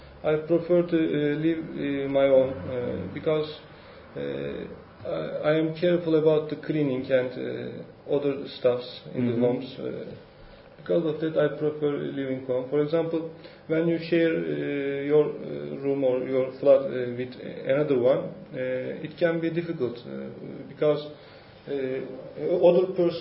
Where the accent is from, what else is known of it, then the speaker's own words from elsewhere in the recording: Istanbul, Turkey; English is a second language; I'm from Turkey. I am living in Istanbul.